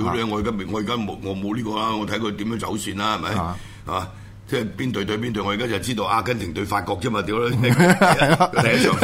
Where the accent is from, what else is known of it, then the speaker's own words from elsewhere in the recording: Hong Kong; 真系我们香港人嘅老祖宗啊